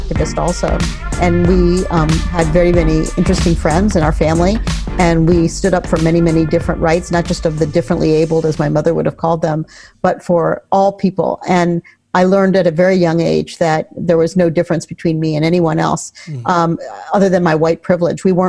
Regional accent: Miami, Florida, United States; I grew up in Miami. It wasn't integrated when I first went to school

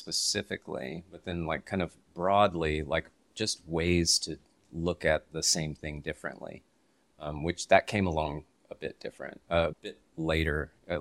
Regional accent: Texas, United States; I'm from Texas, but I didn't really get my specialty coffee career started in Olympia, Washington.

